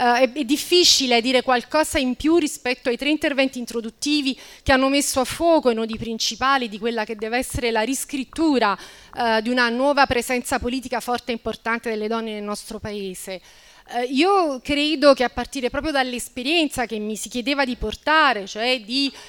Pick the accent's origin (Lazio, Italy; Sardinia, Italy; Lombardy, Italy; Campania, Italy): Campania, Italy; sono della Campania